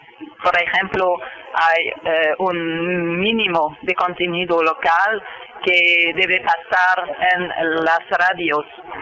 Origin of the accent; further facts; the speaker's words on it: Quebec, Canada; Soy de Quebec, la parte francesa de Canadá, y vivo a medio camino entre la ciudad de Montreal y Quebec.